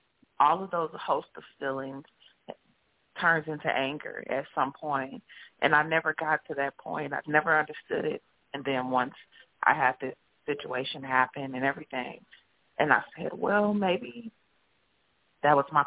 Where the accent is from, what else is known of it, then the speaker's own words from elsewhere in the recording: Dallas, Texas, United States; I ended up coming back to my family in Dallas, because I'm originally from Dallas.